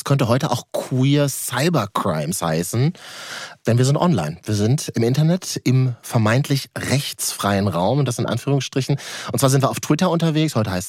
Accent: Berlin, Germany; Als Berliner, der nur Grau kennt, würde ich sagen, Märchenland

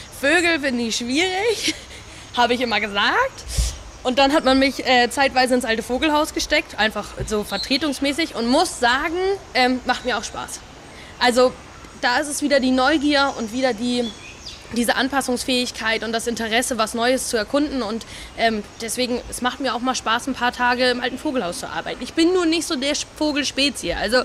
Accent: Hamburg, Germany; Also ich komme aus dem Süden von Hamburg.

